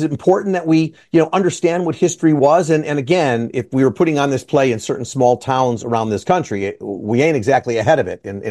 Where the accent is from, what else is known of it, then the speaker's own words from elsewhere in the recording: Skokie, Illinois, United States; I grew up in Skokie, so we're in the suburbs